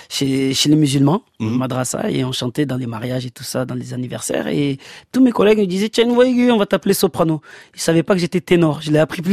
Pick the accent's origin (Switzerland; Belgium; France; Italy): France; Marseille, Provence-Alpes-Côte d'Azur; Bien sûr qu'on est français, on est fier de l'être, mais marseillais, c'est quelque chose qui dépasse beaucoup de choses.